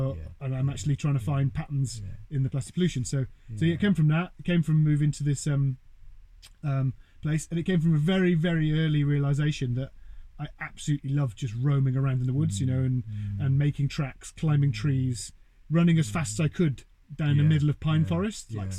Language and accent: English; Wales, United Kingdom; also born or lived in Birmingham; like we moved from Birmingham, so I wasn't actually born in Wales. We moved from Birmingham when I was three, to a small holding, because my mum especially was really into the good life.